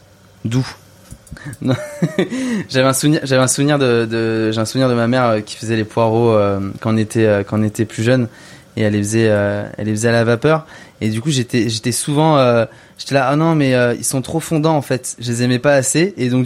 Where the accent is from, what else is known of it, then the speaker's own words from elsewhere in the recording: Île-de-France, France; J'ai grandi dans le Val d'Oise, juste à côté de la forêt.